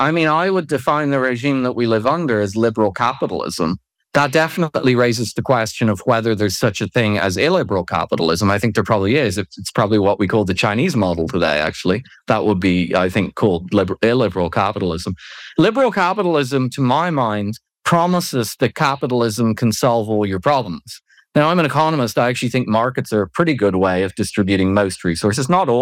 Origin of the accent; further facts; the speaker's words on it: Ireland; Now, I'm from Ireland, and when I grew up, there was not really any homeless people in Ireland